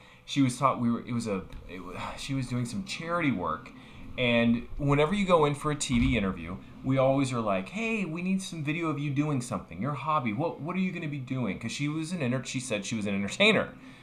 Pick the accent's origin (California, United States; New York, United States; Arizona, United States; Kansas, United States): Kansas, United States; because I was from Kansas, so in Maine, whatever.